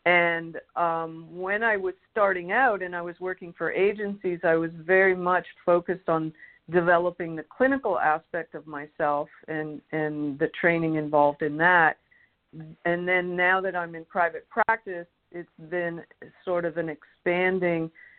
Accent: Toronto, Ontario, Canada; moved away as an adult; now in United States; I'm originally from Toronto. I grew up in Toronto and married with a young son in 1990, moved down to the United States in the area of Richmond. And then shortly after I separated from my husband in 1997, I moved up to the Adirondacks in upstate New York

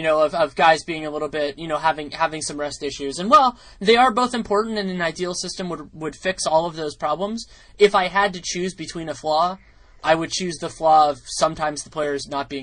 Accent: California, United States; And for me, as a Californian, it gets frustrating also because you hear all the talk about travel

